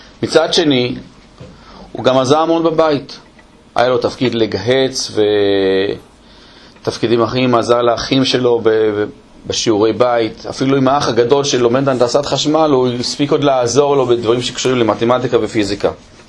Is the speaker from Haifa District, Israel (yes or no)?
yes; Haifa, Haifa District, Israel; אני ואשתי גדלנו במשפחה של הציונות הדתית. אני בחיפה, אשתי בחולון.